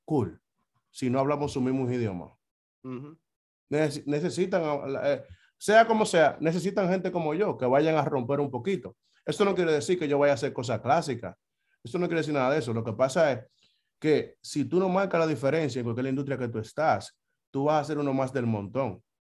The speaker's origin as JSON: {"language": "Spanish", "country": "Dominican Republic", "accent": "Dominican", "said": "Obviamente le pusimos el RD porque yo soy de allá, aunque me considero del mundo, pero con mi cantadito de hablar se sabe que yo soy dominicano de pura cepa."}